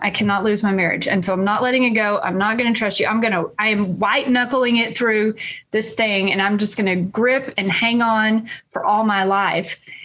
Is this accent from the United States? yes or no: yes; Texas, United States; And I don't know if it's just a function of East Texas, when I grew up here in East Texas, and I grew up here Baptist, and I left that faith behind.